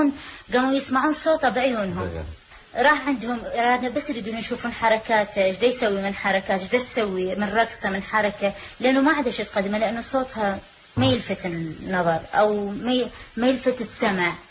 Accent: Iraq; عانيت لحد ما وصلت للناس إنه أنا فنانة عراقية

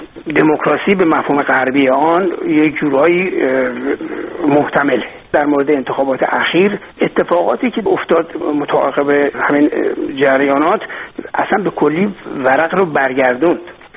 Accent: Iran; من به عنوان یک ایرانی، به عنوان یک انسان، شدیداً احساس همدردی و مسئولیت میکنم

